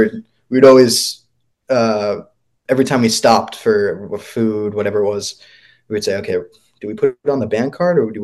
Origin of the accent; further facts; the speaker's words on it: Massachusetts, United States; but, you know, we're all from the Massachusetts area. We vacation out to where we grew up, vacationing out to the Cape and Nantucket